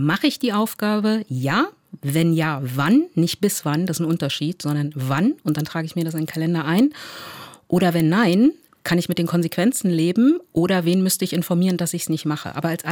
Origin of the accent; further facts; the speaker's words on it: East Germany, Germany; Ich komme aus dem Osten